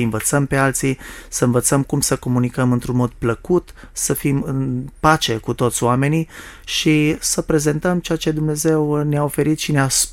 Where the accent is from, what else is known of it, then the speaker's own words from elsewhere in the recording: Timișoara, Timiș County, Romania; sunt din Timișoara, sunt căsătorit de 26 de ani